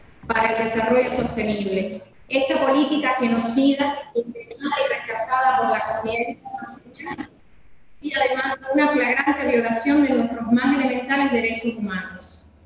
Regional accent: Cuba; En nuestra realidad como cubanos y cubanos que vivimos y padecemos por más de 60 años

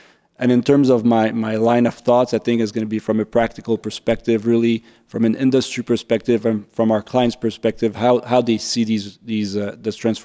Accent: Quebec, Canada; I'm from Canada, so we're both colleagues from province of Quebec.

